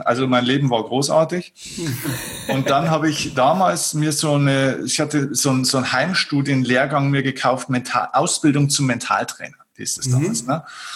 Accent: Vilsbiburg, Bavaria, Germany; Dann habe ich mir den Kinosaal meiner Heimatstadt Vilsbiburg gemietet

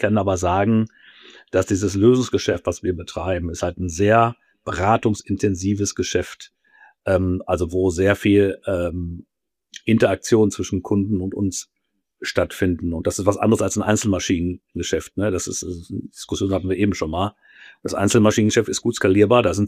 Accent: North Rhine-Westphalia, Germany; also ich komme hier aus Ostwestfalen

